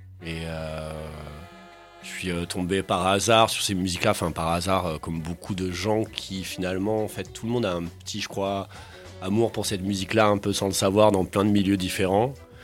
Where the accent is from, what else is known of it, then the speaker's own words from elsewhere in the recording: Toulouse, Occitanie, France; Je viens de Toulouse, c'est mon port d'attache.